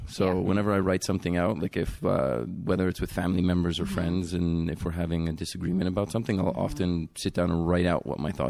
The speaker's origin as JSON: {"language": "English", "town": "Montreal", "region": "Quebec", "country": "Canada", "tie": "born or raised there", "said": "So I have three sisters I grew up in Montreal."}